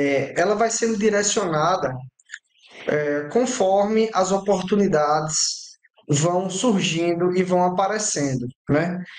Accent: Esperança, Paraíba, Brazil; estava sediada na minha cidade natal, Esperança

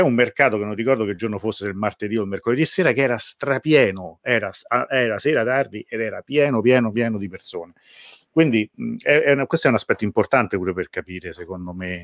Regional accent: Rome, Lazio, Italy; Io quando ero ragazzino era così a Roma

